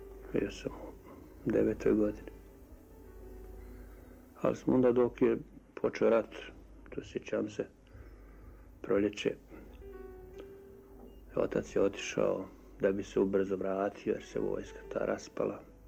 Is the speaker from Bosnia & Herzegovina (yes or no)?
yes; Gornji Podgradci, Republika Srpska, Bosnia & Herzegovina; born there; Ja sam rođen u Gornjim Podgradcima, opština Bosanska Gradiška. To je pravo Podkozarje. Gornji Podgradci su upravo naslonjeni na Kozaru. Ja sam znao za to svoje selo jer sam pošao u školu.